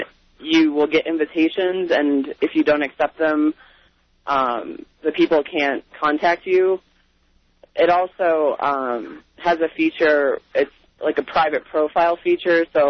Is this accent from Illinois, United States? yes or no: yes; Chicago, Illinois, United States; I'm from Chicago originally, and I use it for talking to all my friends back there.